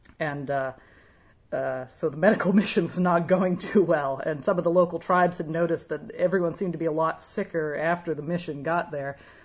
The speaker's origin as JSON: {"language": "English", "region": "the West", "country": "United States", "tie": "born or raised there", "said": "growing up in the West, there's a really strong kind of a libertarian tradition that comes out in me in some funny ways."}